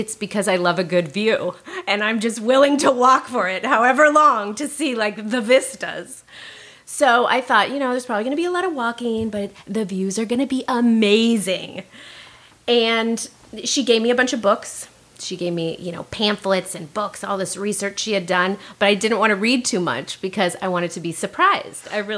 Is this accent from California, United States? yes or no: yes; Fullerton, California, United States; I grew up in Orange County in Fullerton, so it was not Africa in any way.